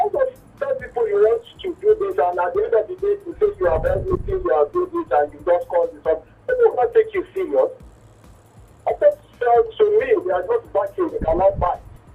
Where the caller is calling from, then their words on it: Cameroon; From Cameroon